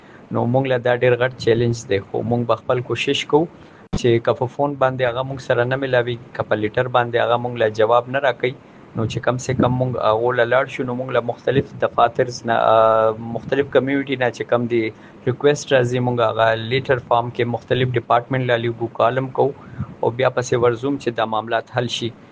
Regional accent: Pakistan; مونږ د پاکستان یو

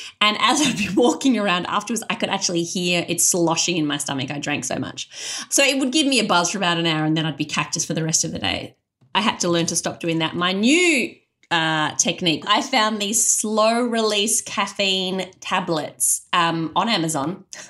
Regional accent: Australia; What makes sense to me as an Australian Muslim? What does an Australian Ramadan look like?

